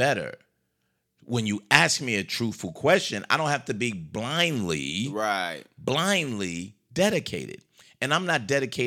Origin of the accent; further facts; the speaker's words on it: United States; I didn't go in because I'm an American and I'm going to defend my country. I was in New York.